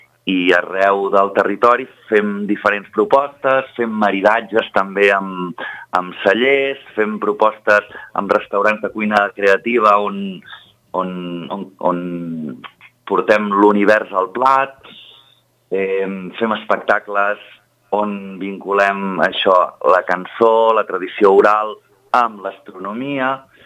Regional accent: Pinatell, Catalonia, Spain; quan vaig tornar cap a la Conca, perquè jo soc del Pinatell

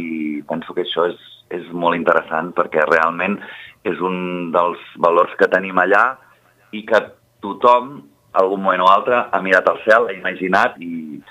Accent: Pinatell, Catalonia, Spain; quan vaig tornar cap a la Conca, perquè jo soc del Pinatell

